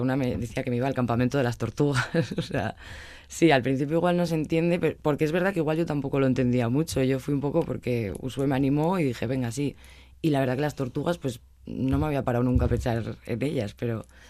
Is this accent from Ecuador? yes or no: no; La Guardia, Spain; es que yo soy de La Guardia, entonces toda la gente de La Guardia me preguntaba como qué tal había ido